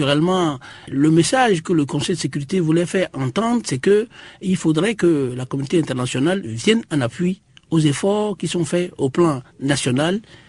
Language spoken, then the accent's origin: French; Togo; est allée chez nous au Togo